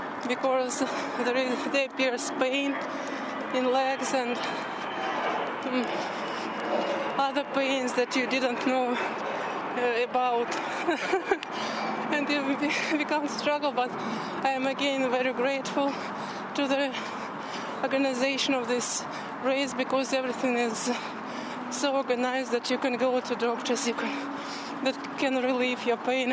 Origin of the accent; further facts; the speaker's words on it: Moscow, Russia; English is a second language; I'm from Moscow, Russia.